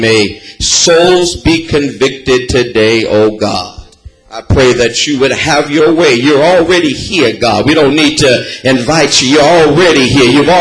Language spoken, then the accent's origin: English; Los Angeles, California, United States; Listen, where I'm from. I'm from Los Angeles. It's where Hollywood is.